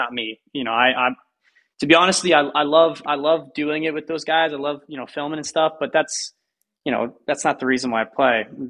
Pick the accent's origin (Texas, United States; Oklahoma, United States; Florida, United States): Florida, United States; Hialeah; And, you know, I grew up in Hialeah, Florida. We never even thought PGA Tour was even the mine.